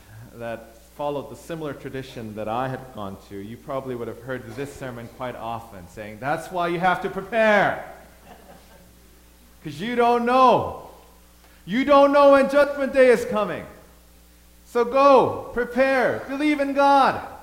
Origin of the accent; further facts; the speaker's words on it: Thailand; also born or lived in Korea; I grew up in Thailand. I was born in Korea. I grew up in Thailand. I have a lot of relatives in the States.